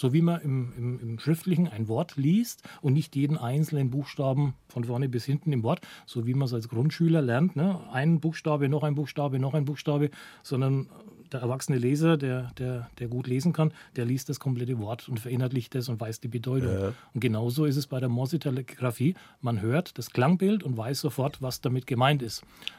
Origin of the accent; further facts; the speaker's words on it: Nuremberg, Bavaria, Germany; Ich komme aus Nürnberg, bin somit im Distrikt Franken beheimatet